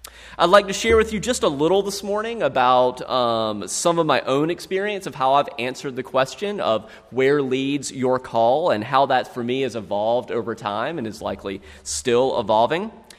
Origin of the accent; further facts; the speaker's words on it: South Carolina, United States; Growing up in the Midlands of South Carolina